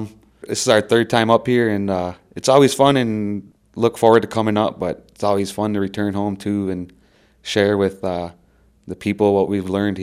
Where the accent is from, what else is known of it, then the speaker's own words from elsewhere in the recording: Minnesota, United States; I come from the Lower Sioux Indian community in southwestern Minnesota. Lower Sioux, it's a really small community of 800 to 900